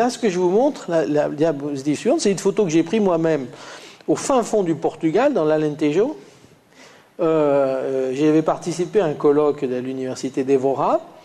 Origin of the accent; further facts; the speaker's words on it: Auvergne-Rhône-Alpes, France; accent: Lyonnais; Je n'ai fait aucun effort quand je suis un peu fatigué et que je reprends mon accent naturel. Ça ne me gêne pas d'avoir une pointe d'accent lyonnais.